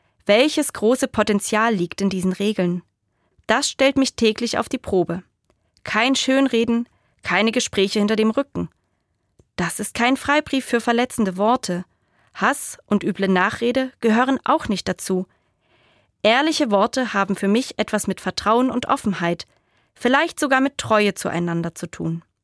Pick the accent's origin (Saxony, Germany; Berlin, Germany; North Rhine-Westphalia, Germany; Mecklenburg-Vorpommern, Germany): Saxony, Germany; Ich bin in der Oberlausitz groß geworden